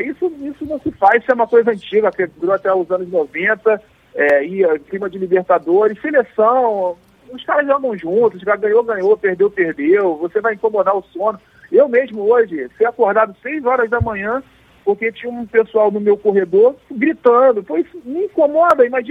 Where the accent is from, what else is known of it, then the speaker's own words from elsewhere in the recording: Rio de Janeiro, Brazil; Eu sou carioca